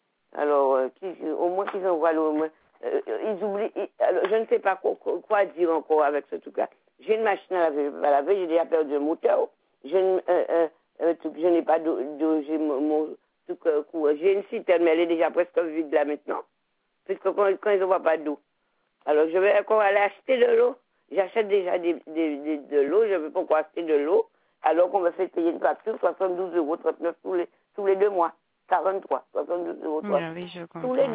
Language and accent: French; Guadeloupe; moi je suis Guadeloupéenne, entièrement Guadeloupéenne. J'ai une carte d'identité Guadeloupéenne, tout mité.